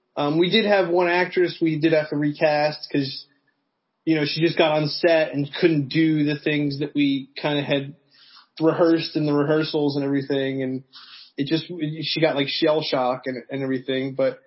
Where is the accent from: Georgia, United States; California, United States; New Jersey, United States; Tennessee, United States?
New Jersey, United States; Well, I went to Drexel in Philly. I grew up in Jersey.